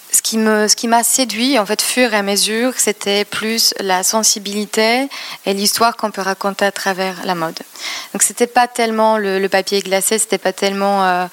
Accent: Poznań, Greater Poland Voivodeship, Poland; French is a second language; À Poznań. C'est une ville entre Varsovie et Berlin. J'ai grandi avec, une bande de garçons

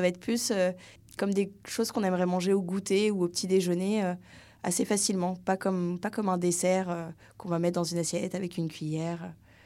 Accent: Rennes, Brittany, France; now in Montreal, Canada; je viens de Rennes

